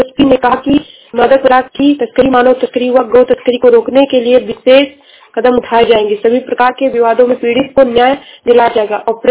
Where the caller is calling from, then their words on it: Uttar Pradesh, India; मैं जिला सरावस्ती से हूँ।